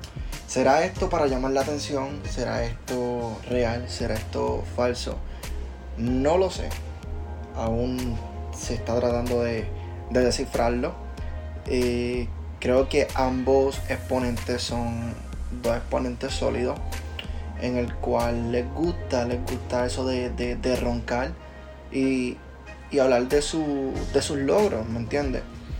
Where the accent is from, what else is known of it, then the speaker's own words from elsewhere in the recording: Puerto Rico; en mi pensar, a pesar de que soy puertorriqueño